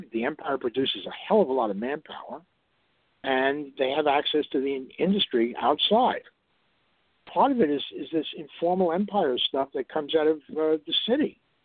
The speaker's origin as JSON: {"language": "English", "country": "United States", "said": "And that tells you that as an American, I don't think like a Brit, which is a problem."}